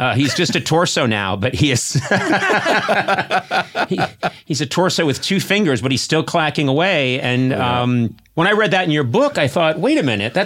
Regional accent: Scotland, United Kingdom; I'm Scottish. No matter how much I love parts of England, I fucking hate England.

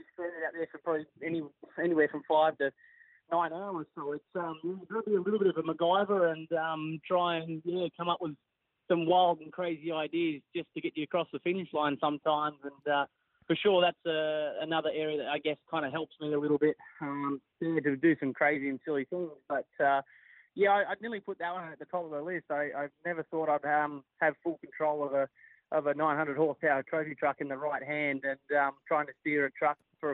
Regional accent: Australia; now in United States; It's crazy to see the following that I do have here in America, even though I am Australian.

